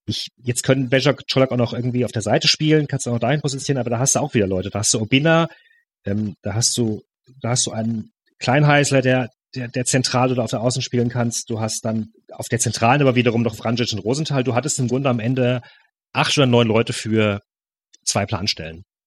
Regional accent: Freiburg, Baden-Württemberg, Germany; ich kenne Höhn natürlich als Freiburger

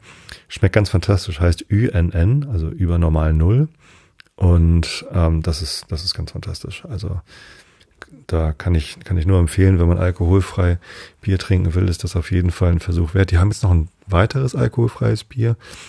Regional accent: Hamburg, Germany; Und wir kommen ja quasi aus Wilhelmsburg.

